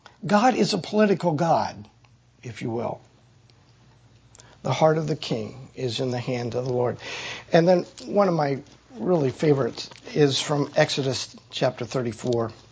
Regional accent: Nebraska, United States; And since I'm from Nebraska and my wife's from Iowa, I know this.

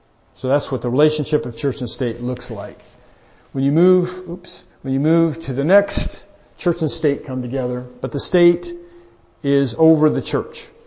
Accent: United States; I put it in 1960s because I'm an American. So I'm looking at sort of from American history as well

